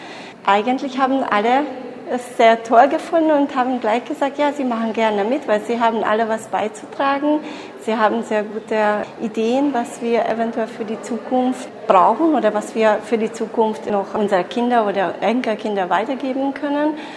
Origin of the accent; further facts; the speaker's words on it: Hungary; Ich bin Ungarndeutsch und in Ungarn aufgewachsen und ich lebe auch hier.